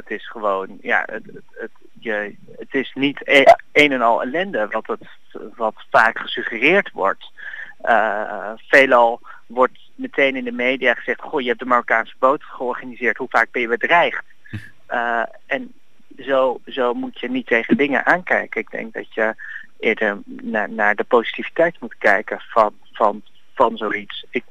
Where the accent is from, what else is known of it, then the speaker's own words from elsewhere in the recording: Amsterdam, North Holland, Netherlands; Gelukkig ben ik opgegroeid in Amsterdam, in een stad waar vrijheid een groot goed is.